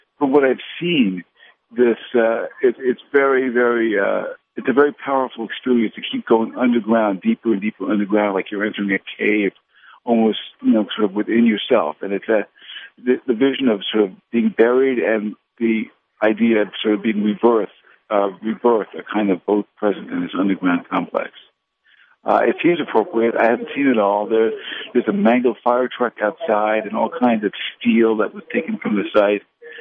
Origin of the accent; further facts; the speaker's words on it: New York, United States; I mean, I'm a New Yorker, but I happened to be in Washington that day.